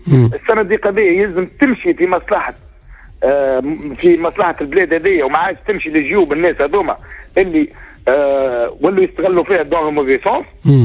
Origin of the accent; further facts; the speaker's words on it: Tunisia; في بطاقة التعريف نتاعنا انا تونسي.